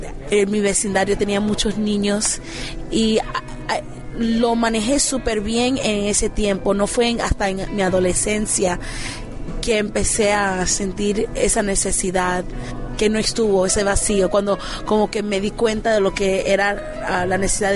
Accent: Miami, Florida, United States; Yo soy americana, pero mi mamá es de Colombia, mi papá dominicano, y comencé a cantar a la edad de 15 años en mi iglesia local aquí en Miami, Florida, pero a la edad de 19 me fui a estudiar

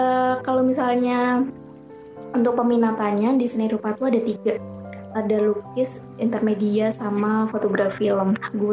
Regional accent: Surakarta, Central Java, Indonesia; kan gue orang Solo ya, di Solo.

